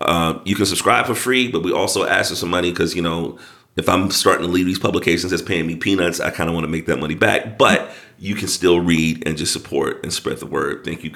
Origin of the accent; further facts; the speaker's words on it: the South, United States; I would imagine that we have more shared experiences of being Black people growing up in the South than differences, right?